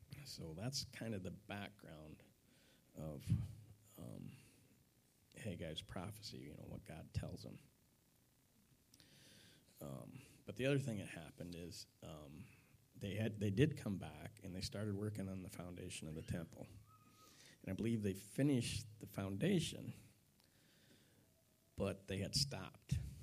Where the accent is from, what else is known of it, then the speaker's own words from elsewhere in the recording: Michigan, United States; I mean, I grew up in Michigan. You never went to the big city.